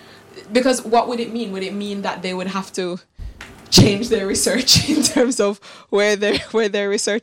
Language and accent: English; Jamaica; I'm from the Caribbean, I'm from Jamaica